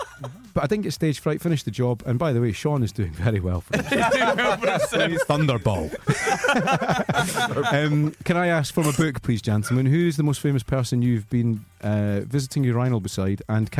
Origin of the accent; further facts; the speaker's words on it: Scotland, United Kingdom; So I've got my friends from where I grew up in Scotland